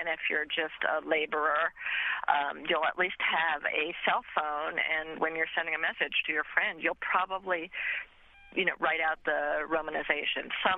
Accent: New York, United States; I'm a New Yorker, so.

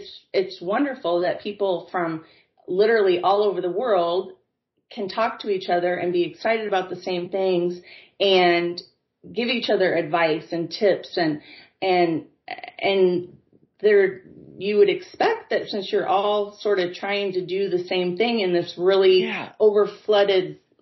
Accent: Midwest, United States; I think most of that can be attributed to being born and raised in the Midwest

